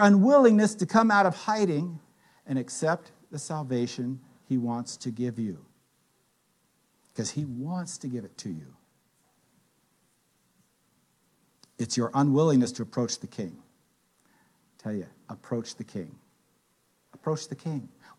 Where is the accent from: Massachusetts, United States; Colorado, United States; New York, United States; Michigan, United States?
New York, United States; Brooklyn; Yeah, I'm from Brooklyn.